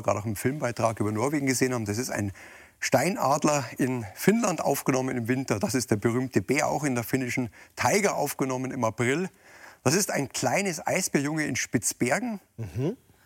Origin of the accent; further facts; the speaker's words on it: Bavaria, Germany; Ja, was meine Heimat ist.